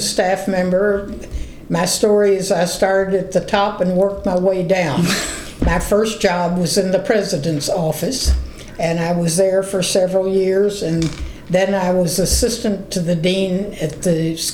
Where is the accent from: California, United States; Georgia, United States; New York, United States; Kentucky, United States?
Kentucky, United States; Louisville; I was born on October 3rd, 1926, at the Old Jewish Hospital in Louisville, Kentucky. I was taken from the hospital to Kenwood Hill and stayed there